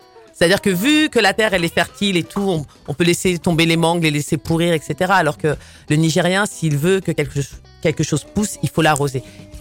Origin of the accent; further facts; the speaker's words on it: Paris, Île-de-France, France; Je suis née à Paris, je suis née dans le 18e. D'ailleurs, là, c'est très émouvant parce que du coup, je suis logée juste à côté de là où j'ai grandi, où mes parents ont acheté leur première maison.